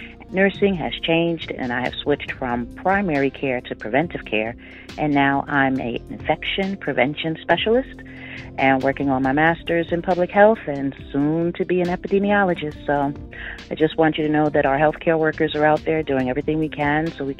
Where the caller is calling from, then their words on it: Elizabeth, New Jersey, United States; I'm calling from Elizabeth, New Jersey.